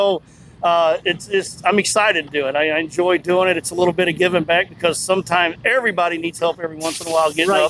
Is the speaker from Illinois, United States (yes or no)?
yes; Cahokia, Illinois, United States; Cahokia, Illinois, which is about 3 miles from St. Louis, Missouri.